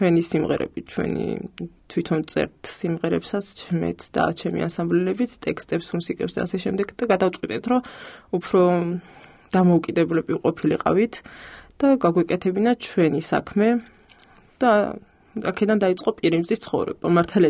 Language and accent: Georgian; Kakheti, Georgia; კი, თუში ვარ, წარმოშობით იქ და იქ ვარ გაზრდილი